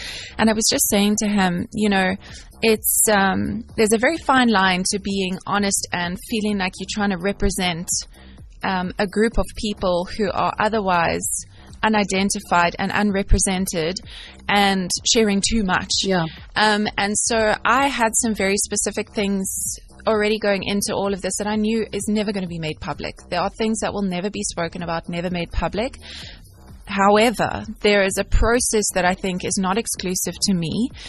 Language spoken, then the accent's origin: English; Makhanda, Eastern Cape, South Africa; we have a road show starting on the 4th of March in Makanda, my hometown. So it's kind of like the coming home season.